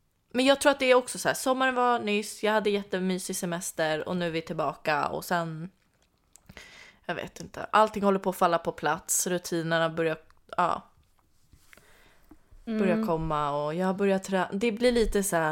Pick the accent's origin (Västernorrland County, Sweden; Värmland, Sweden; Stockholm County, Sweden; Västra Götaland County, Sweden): Stockholm County, Sweden; Stockholm; Då nämnde vi ju att du var västeråsare och jag var stockholmare.